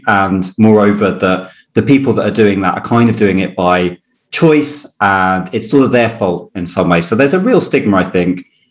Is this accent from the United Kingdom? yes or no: yes; Cambridge, East of England, United Kingdom; now in London, United Kingdom; So I grew up in Cambridge and moved to London. So both pretty affluent cities, particularly London